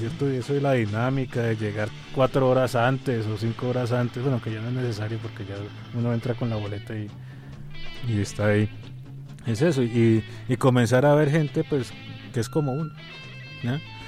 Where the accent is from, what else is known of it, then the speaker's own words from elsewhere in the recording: Cali, Valle del Cauca, Colombia; Aquí en Colombia, en todas partes. O sea, digamos, yo soy de Cali